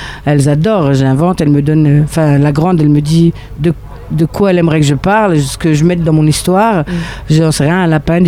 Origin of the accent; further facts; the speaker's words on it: Besançon, Bourgogne-Franche-Comté, France; moi, je viens de Besançon. À Besançon, les scènes, enfin, ça ferme de plus en plus.